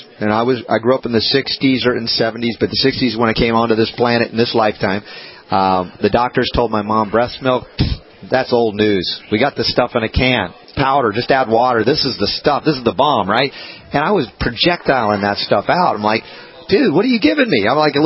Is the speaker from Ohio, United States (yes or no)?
no; New York, United States; I didn't know what a farm was. I grew up in New York.